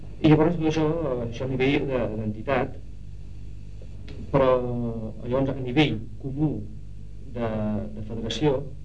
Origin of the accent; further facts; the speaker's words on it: Cuenca, Castilla-La Mancha, Spain; nosaltres som de Cuenca, però els nostres fills ja són nascuts aquí, però els nostres fills parlen català.